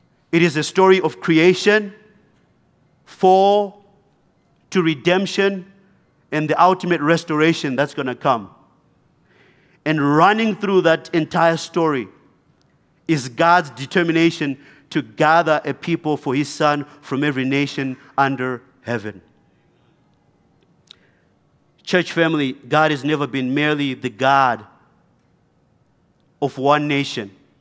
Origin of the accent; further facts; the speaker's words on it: Zimbabwe; born there; I was born in Zimbabwe. My people group is the Shona people group.